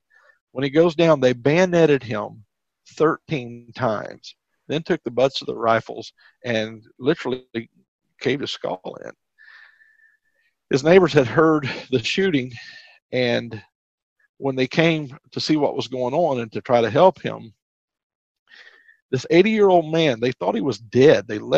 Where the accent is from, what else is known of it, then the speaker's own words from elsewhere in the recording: Boston, Massachusetts, United States; I said, "I'm from Boston." She goes, "Boston?" I said, "Well, South Boston."